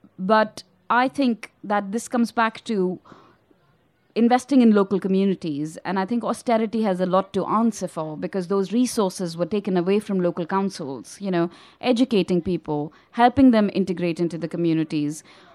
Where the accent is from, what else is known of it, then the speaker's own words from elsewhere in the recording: Delhi, India; if I give the example of where I grew up in Delhi